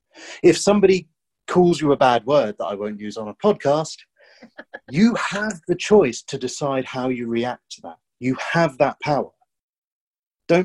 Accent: United Kingdom; We're very British, right?

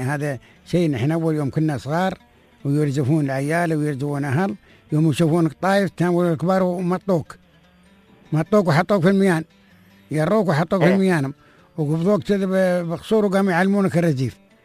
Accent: Oman; هذا ندور نحن من عمان نقول جديد

